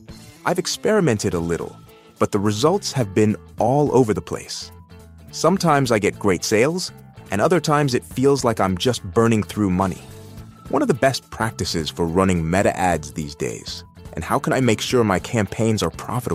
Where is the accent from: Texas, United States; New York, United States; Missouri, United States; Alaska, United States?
Texas, United States; Round Rock; from Round Rock, Texas.